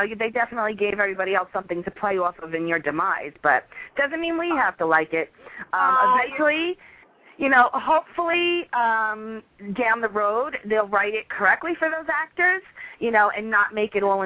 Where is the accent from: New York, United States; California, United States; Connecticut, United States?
New York, United States; I mean, I grew up in New York, so, I mean, it's really no big deal to me.